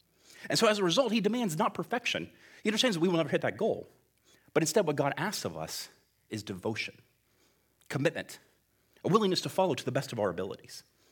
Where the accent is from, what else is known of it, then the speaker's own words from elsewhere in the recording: Ocala, Florida, United States; Over the years, I grew up in Ocala